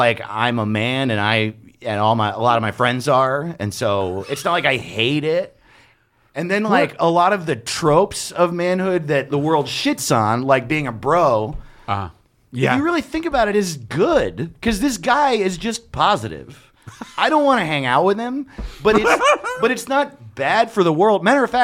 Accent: New York, United States; because I grew up in Orange County, New York, which is like an hour north of the city.

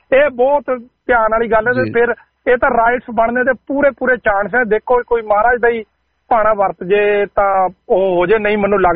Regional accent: Yamuna Nagar, Haryana, India; ਮੈਂ ਹਰਿਆਣੇ ਤੋਂ ਬਿਲੋਂਗ ਕਰਦਾ, ਯਮੁਨਾ ਨਗਰ ਡਿਸਟ੍ਰਿਕਟ ਤੋਂ

